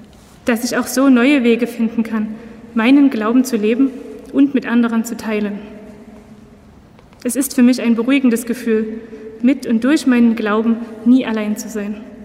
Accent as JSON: {"language": "German", "town": "Großenhain", "region": "Saxony", "country": "Germany", "tie": "born or raised there", "said": "Seit meiner frühen Kindheit in meiner Familie, in meiner Heimatgemeinde in Großenhain bei Dresden und vor allem in der Jugend."}